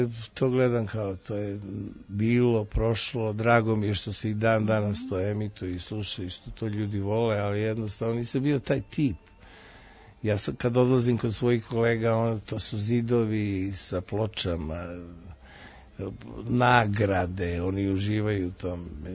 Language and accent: Serbian; Užice, Šumadija and Western Serbia, Serbia; On je Čačanin, ja sam Užičanin. Nas zovu Ere